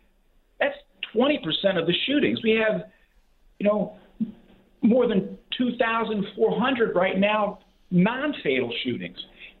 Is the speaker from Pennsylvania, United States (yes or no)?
yes; Philadelphia, Pennsylvania, United States; And as a Philadelphian, a lifelong Philadelphian, I would beg to differ that 521 homicides is a crisis.